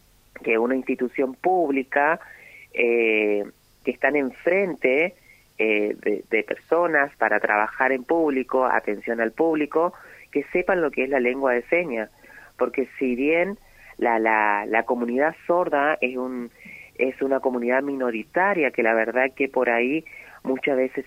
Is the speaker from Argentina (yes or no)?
yes; Barranqueras, Chaco, Argentina; yo soy nacido acá en Barranqueras